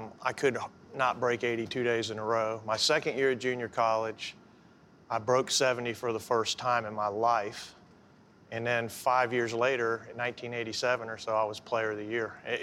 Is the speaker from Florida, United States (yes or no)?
yes; Sarasota, Florida, United States; But we had the best of both worlds when I grew up in Sarasota. It was way before I-75 was built, and I lived way out east with all the country folk